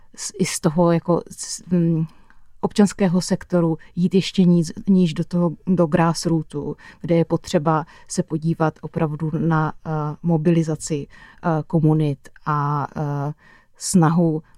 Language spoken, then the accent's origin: Czech; Veselí nad Moravou, South Moravian Region, Czechia; now in Valtice, Czechia; Takže pocházím z Veselí nad Moravou, bydlím už 7 let ve Valticích